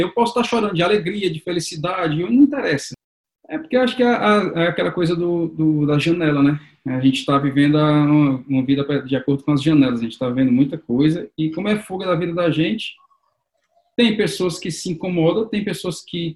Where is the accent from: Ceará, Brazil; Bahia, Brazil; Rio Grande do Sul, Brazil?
Ceará, Brazil; born there; now in São Paulo, Brazil; São Paulo e onde eu nasci, Ceará.